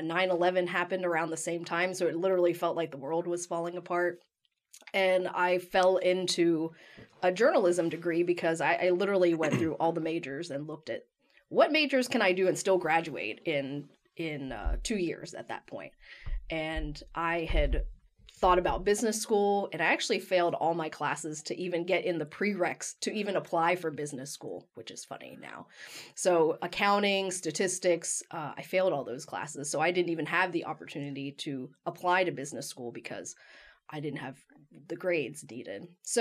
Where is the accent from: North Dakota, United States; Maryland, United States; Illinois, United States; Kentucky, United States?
Kentucky, United States; Frankfurt; So I grew up in Frankfurt. I was the first one born in my family in the States. My family's from Thailand, and grew up in Frankfurt and worked in the family restaurant.